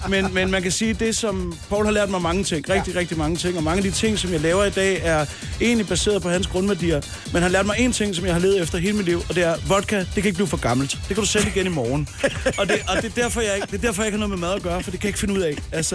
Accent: Højby, Zealand, Denmark; Og det er jo fra den by, hvor jeg kommer fra. Nykøbing Sjælland. Jeg er opvokset i Højby, der ligger ved siden af.

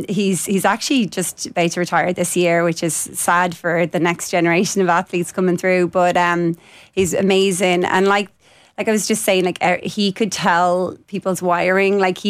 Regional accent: Wicklow, County Wicklow, Ireland; I grew up in Wicklow Town

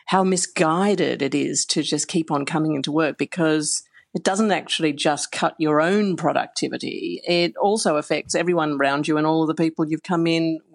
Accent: Australia; even though I grew up in Australia and like to think that I'm fairly forthright about these things

